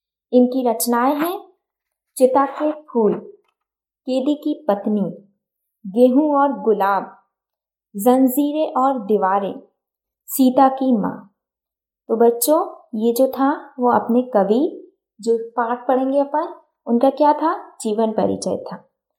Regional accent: Madhya Pradesh, India; मैं मध्य प्रदेश से हूँ।

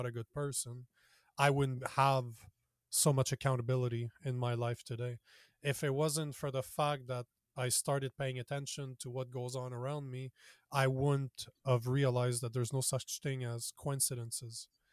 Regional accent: Canada; I'm from Canada, so the restrictions were absolutely brutal, so we couldn't meet face-to-face.

